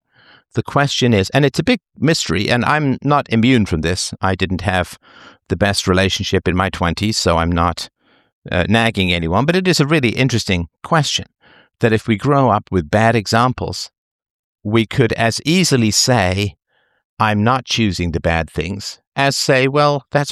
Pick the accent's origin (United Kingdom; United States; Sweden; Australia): United Kingdom; England; I grew up in England, so I speak English.